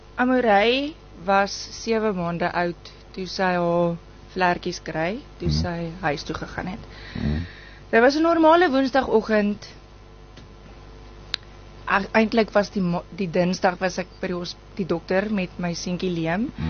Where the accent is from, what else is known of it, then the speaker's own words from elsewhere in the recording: Phalaborwa, Limpopo, South Africa; now in Nelspruit, South Africa; Ek is oorspronklik van Palaborwa af, maar ek bly nou hier vir die afgelope 6 jaar of 7 jaar.